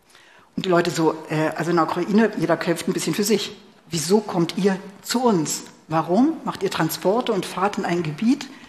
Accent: Germany; Und ja, wir sind Deutsche, wie in welcher Geschwindigkeit wir auch Dinge hinkriegen.

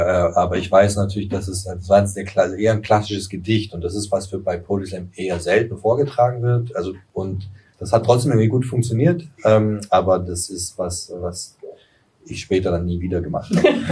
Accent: Kirchheim unter Teck, Baden-Württemberg, Germany; Damals bin ich in der Kleinstadt eben aufgewachsen, bei Kirch am Teck, bei Stuttgart.

